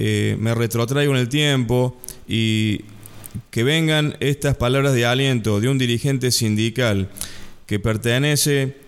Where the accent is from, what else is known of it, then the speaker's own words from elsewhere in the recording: Córdoba, Argentina; y lo cito con orgullo como cordobés